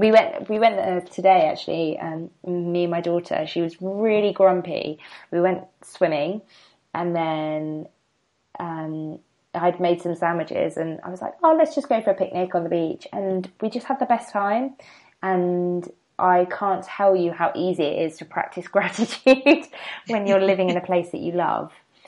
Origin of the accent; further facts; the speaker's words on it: London, United Kingdom; also born or lived in Kent; I've grown up in London. I consider London to be, in fact, yeah, in all the ways I consider London to be my hometown, even though I'm from the seaside in Kent.